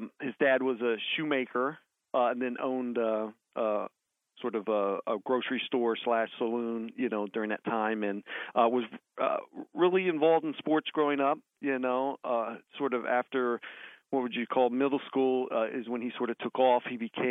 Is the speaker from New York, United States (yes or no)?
no; Columbus, Ohio, United States; I mean, I was born in Columbus. I grew up in German Village.